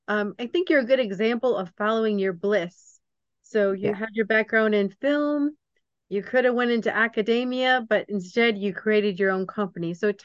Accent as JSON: {"language": "English", "region": "Georgia", "country": "United States", "said": "I have a friend that he's from California. I'm from Georgia."}